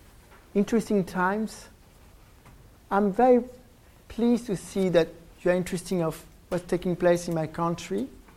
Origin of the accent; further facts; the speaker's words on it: France; accent: French; English is a second language; Don't be surprised about my French accent, because I grew up in France, so it's where I get this silly accent when I was a teenager.